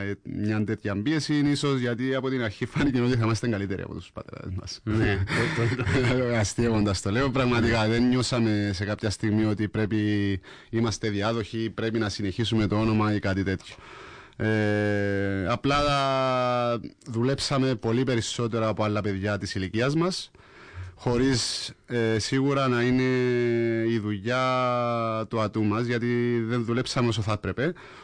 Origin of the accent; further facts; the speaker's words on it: Limassol, Limassol District, Cyprus; Απλά ήθελα να επιστρέψω πίσω στη Λεμεσό, να κλείσω την καριέρα μου εκεί που ξεκίνησα, εκεί που μεγάλωσα.